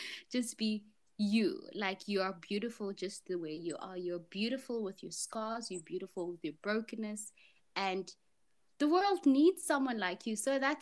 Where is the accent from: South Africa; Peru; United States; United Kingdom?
South Africa; Port Elizabeth, Eastern Cape; also born or lived in Johannesburg; I'm from Port Elizabeth, born and bred, but my heart is in Johannesburg and and Pretoria.